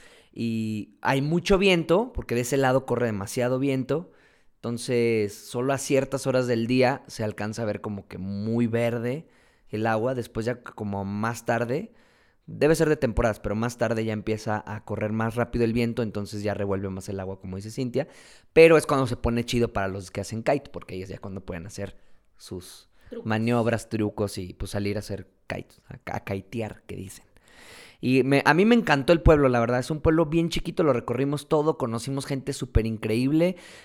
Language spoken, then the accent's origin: Spanish; San Luis Potosí, Mexico; se nos dicen, ¿de dónde son? De San Luis Potosí, qué padre